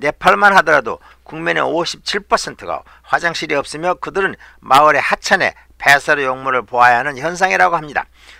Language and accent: Korean; South Korea; now in United States; 한국인으로서 가슴이 벅차는 희열을 느끼게 됩니다